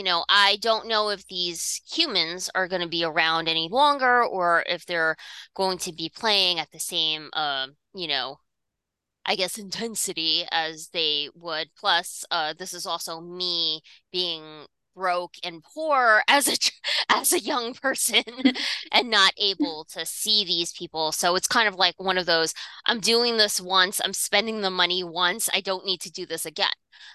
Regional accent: New York, United States; growing up in New York, you know, and growing up at the age that I grew up here, I had CMJ.

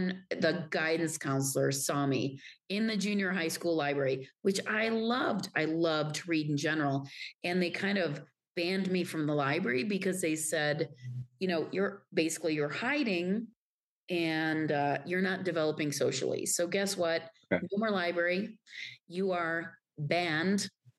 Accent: Pakistan; now in Santa Fe, United States; since I grew up in Pakistan

